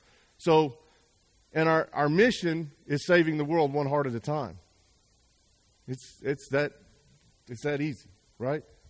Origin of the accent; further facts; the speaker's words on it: Arlington, Texas, United States; I got a frantic phone call from a buddy of mine who I grew up with here in Arlington, Texas.